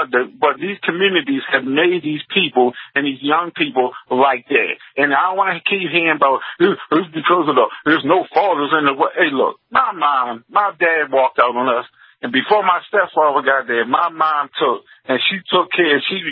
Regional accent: New York, United States; me being a New Yorker myself, I wasn't in New York that day, but I was in Arlington, Virginia, not far from the Pentagon.

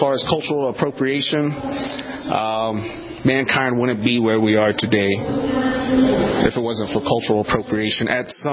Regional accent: United States; It's a cool thing being Navajo and being Native American in this day and age.

